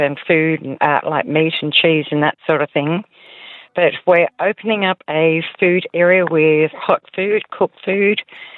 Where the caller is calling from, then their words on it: Victor Harbor, South Australia, Australia; from Victor Harbour.